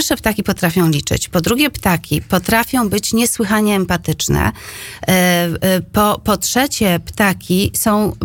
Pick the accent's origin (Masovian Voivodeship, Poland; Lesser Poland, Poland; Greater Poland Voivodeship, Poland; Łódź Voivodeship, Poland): Masovian Voivodeship, Poland; Warsaw; ja się wyprowadziłam z centrum Warszawy i wychowałam się w Warszawie